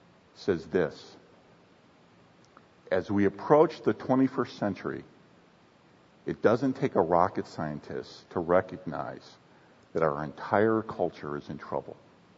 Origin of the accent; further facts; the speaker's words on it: Texas, United States; Now, I'm from Texas, the University of Texas.